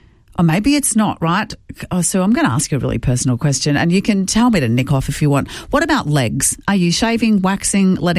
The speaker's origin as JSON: {"language": "English", "town": "Trafalgar", "region": "Victoria", "country": "Australia", "tie": "born or raised there", "said": "And growing up in Trafalgar, our milk bar on the main street"}